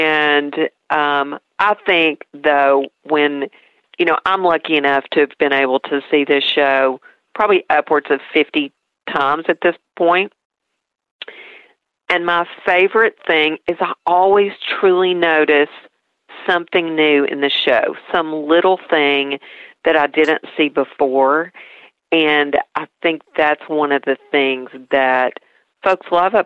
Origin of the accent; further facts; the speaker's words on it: Tennessee, United States; accent: East Tennessee; Now, I don't know if you would think that from my East Tennessee accent